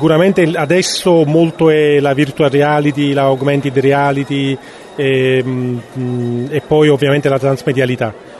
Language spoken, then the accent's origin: Italian; Naples, Campania, Italy; Ma io sono di Napoli, quindi così lontana non è.